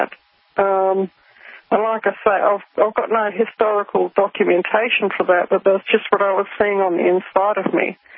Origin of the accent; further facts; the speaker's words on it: Rotorua, Bay of Plenty, New Zealand; I grew up in New Zealand in Rotorua, and among the Maori people, I lived in an area, in a suburb, where there was a very, very high Maori population.